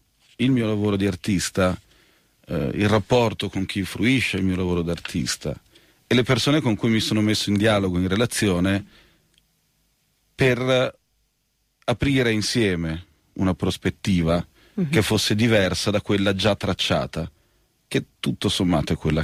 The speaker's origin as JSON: {"language": "Italian", "town": "Padua", "region": "Veneto", "country": "Italy", "lives_now": "Milan, Italy", "said": "Io vivo a Milano, ma sono di Padova."}